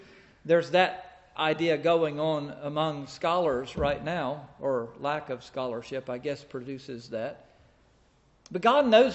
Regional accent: North Carolina, United States; also born or lived in Pennsylvania; now in Maine, United States; I'm from North Carolina originally, from Pennsylvania the last 20 years before we ended up here. Now I'm from Maine.

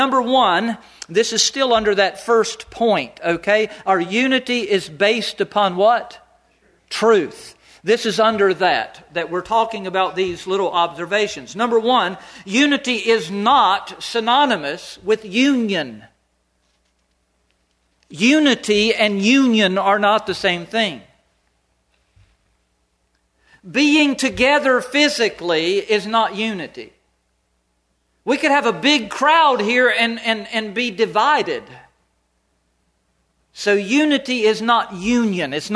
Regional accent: North Carolina, United States; Now, I came from North Carolina. You might not like people who talk funny.

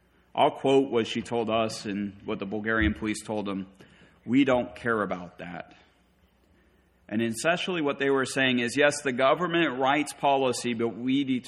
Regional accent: United States; I finally convinced her I'm American. I only know one language.

